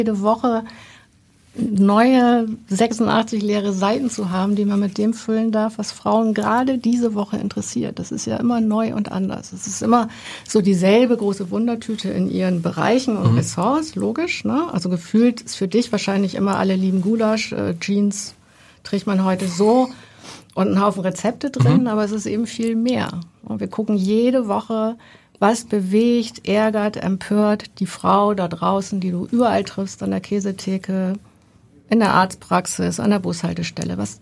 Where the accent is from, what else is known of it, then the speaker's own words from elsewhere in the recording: Lunestedt, Lower Saxony, Germany; Nee, ich komme aus dem Landkreis Cuxhaven, okay. Und da aus einem kleinen Örtchen namens Lunestedt.